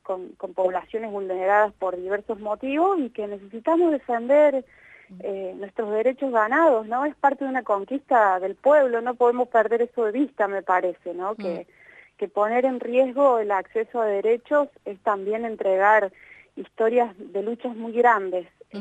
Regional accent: Argentina; como pueblo argentino

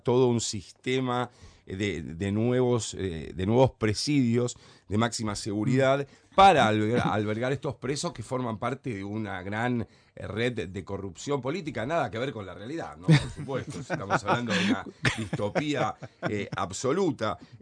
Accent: Santa Fe, Argentina; born there; Santa Fe para mí es la ciudad donde yo nací. Uh-huh. Si bien de chico no vivía acá, pasaba todos mis veranos

